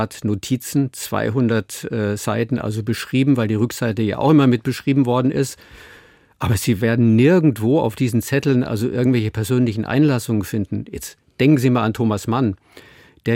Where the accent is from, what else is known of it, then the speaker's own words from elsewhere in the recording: Munich, Bavaria, Germany; Im Süden, da wo ich herkomme, aus München